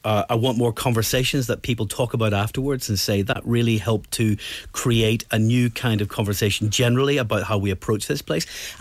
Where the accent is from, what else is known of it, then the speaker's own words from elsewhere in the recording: Scotland, United Kingdom; Listen, I grew up on the Mount Vernon estate. I was a lucky kid who got an opportunity through education to get out of poverty and to get a way in life.